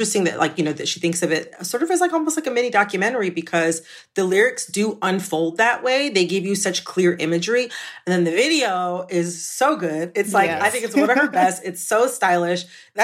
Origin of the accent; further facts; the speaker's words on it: Detroit, Michigan, United States; And I grew up in the Detroit area where it's like 85% of the radio stations are traditional R&B and they play gospel on Sundays.